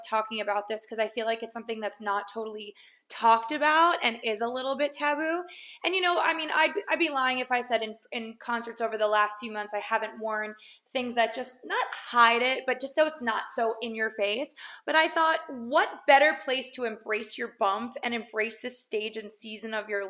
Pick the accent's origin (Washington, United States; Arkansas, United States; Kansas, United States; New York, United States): New York, United States; I'm from Long Island, 45 minutes outside Manhattan, born and raised